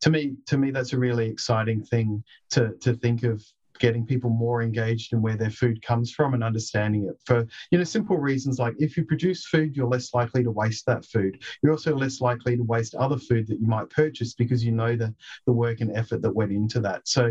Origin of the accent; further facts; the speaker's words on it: Adelaide, South Australia, Australia; growing up in Adelaide in the 1980s